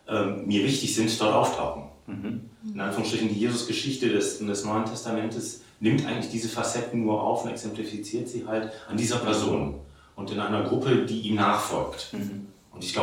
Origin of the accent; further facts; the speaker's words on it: Bremerhaven, Bremen, Germany; Weil ich da oben herkomme. Ich komme aus Bremerhaven.